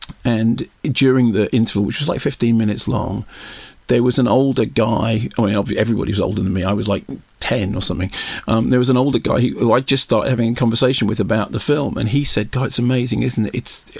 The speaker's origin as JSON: {"language": "English", "region": "London", "country": "United Kingdom", "tie": "born or raised there", "said": "I grew up in North London, in North Finchley"}